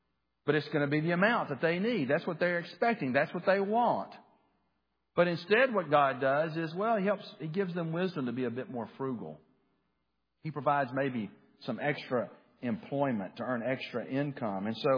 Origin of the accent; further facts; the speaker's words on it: Birmingham, Alabama, United States; Growing up in Birmingham, Alabama, as I did, if you went on a beach vacation, you either went to Gulf Shores, Alabama, or you went to the Florida Panhandle